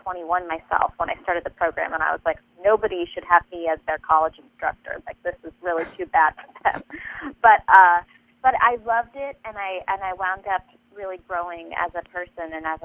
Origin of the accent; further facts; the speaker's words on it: San Francisco, California, United States; I never pictured myself moving to the Midwest. I'm from San Francisco, and now I call myself a born-again Midwesterner because I really love it here